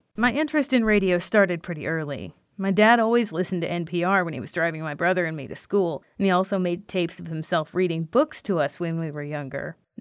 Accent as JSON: {"language": "English", "region": "Kentucky", "country": "United States", "said": "I'm originally from Kentucky, which explains the accent in those old recordings."}